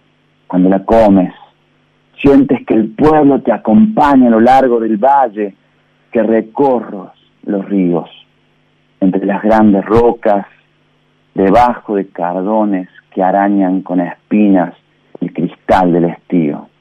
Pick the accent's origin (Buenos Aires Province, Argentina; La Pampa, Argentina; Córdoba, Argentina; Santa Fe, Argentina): Córdoba, Argentina; como buen cordobés transerrano que soy